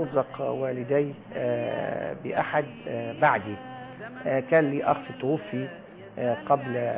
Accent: Shubra El Kheima, Qalyubia, Egypt; born there; أنا اتولدت في شبرا الخيمة، والمنطقة منطقة صناعية، والمنطقة الصناعية دائما كانت في فترة، أنا من أوائل الستينات يعني مواليد 61

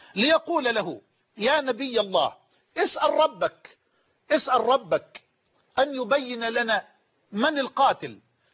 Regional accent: Egypt; هذا كما يقولون عندنا في مصر يعني يقتل القتيل ويمشي في جنازته.

